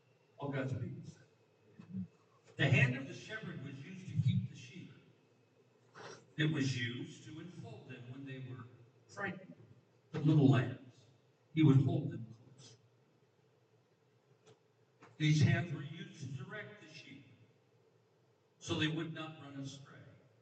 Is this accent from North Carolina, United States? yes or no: no; California, United States; I was raised in California during the radical 60s.